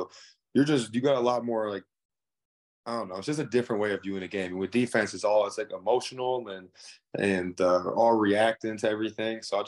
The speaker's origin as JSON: {"language": "English", "region": "Michigan", "country": "United States", "said": "I'm from Michigan, and a lot of my friends and stuff that are from Detroit and stuff, like, they're all the same."}